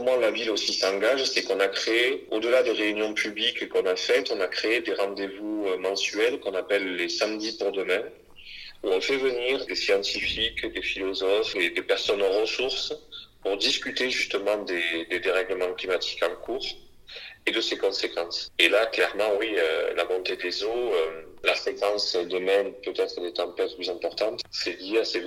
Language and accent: French; Frontignan, Occitanie, France; Ce sable, il arrive essentiellement chez nous à Frontignan par le Rhône.